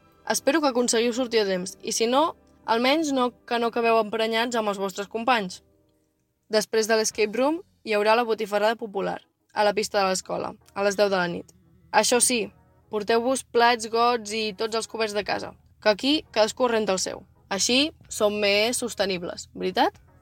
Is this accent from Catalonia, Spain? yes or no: yes; La Múnia, Catalonia, Spain; em toca fer de relacions públiques del meu poble, perquè aquest cap de setmana és la Festa Major de la Múnia.